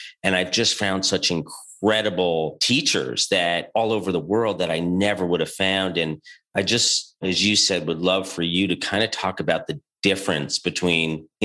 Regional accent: New York, United States; I'm from New York.

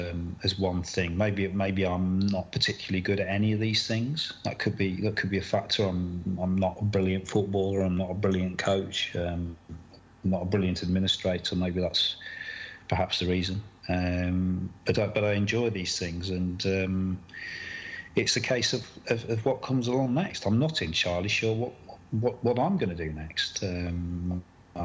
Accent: England, United Kingdom; I was very, very honoured that they allowed me to, as an Englishman, to go and play for them.

